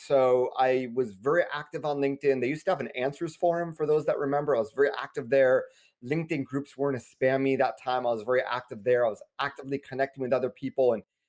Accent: United States; accent: American; I am, you know, as you hear from my accent, I am American. born and raised here.

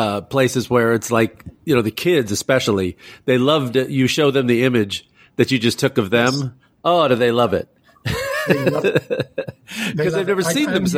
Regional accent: United States; as an American

